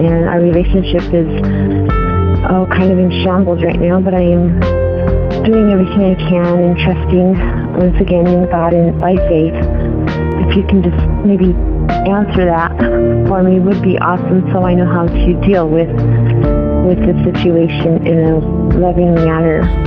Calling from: Arizona, United States; Hi, Randy. I'm listening from Arizona

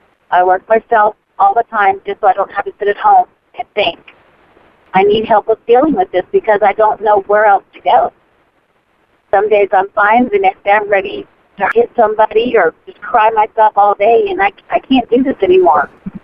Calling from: Florida, United States; I'm calling from Florida.

